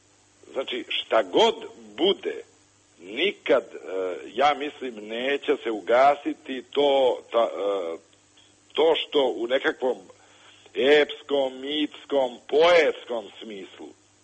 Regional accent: Herzegovina, Bosnia & Herzegovina; a odrastao sam u Hercegovini. Ja sam kao dete često u mom selu čitao jednu istu pesmu

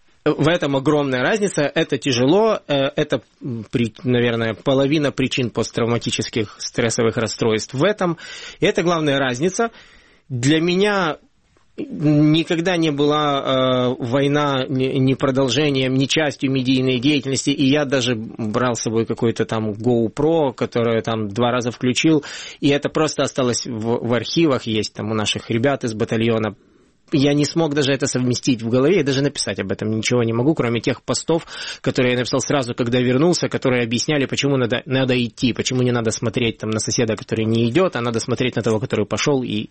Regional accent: Sakhalin Oblast, Russia; also born or lived in Luhansk; А в Луганске я приехал с Сахалина, из России.

